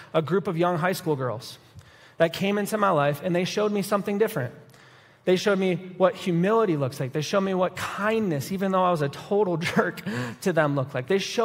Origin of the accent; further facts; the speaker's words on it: Grand Rapids, Michigan, United States; So I grew up in West Michigan, Grand Rapids area